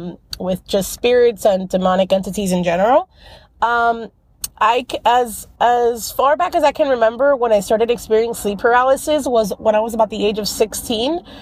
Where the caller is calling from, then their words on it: Miami, Florida, United States; I'm calling from Miami, Florida.